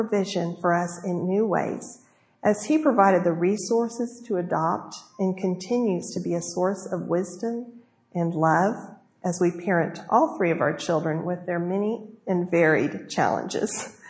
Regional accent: United States; And being American, I wanted to be generous and fill the cup to the top.

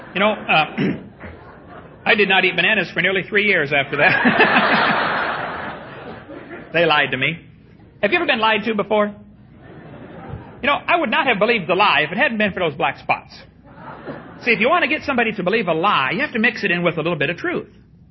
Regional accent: East Peoria, Illinois, United States; But when I was about 6 years old, I was raised in East Peoria, Illinois.

